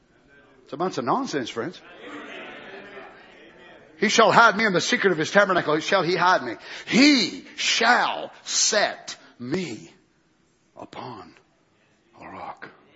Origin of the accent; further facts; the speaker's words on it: United States; And as an American, I can't hardly stand to see what our nation has become.